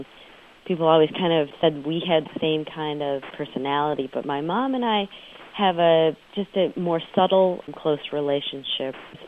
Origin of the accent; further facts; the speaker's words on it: United States; She's very wedded to her traditional role as a Chinese woman, and I'm an American woman, very opinionated and independent.